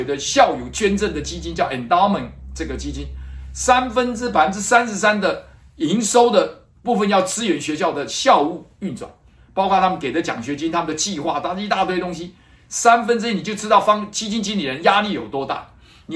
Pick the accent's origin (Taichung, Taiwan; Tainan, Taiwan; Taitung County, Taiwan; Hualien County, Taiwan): Taitung County, Taiwan; Taitung; 我们会在台东会师，那是我的故乡。